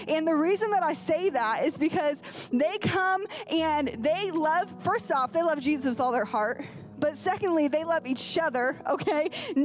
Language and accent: English; Michigan, United States; also born or lived in Minnesota; But I grew up in Michigan and our hot spot was Florida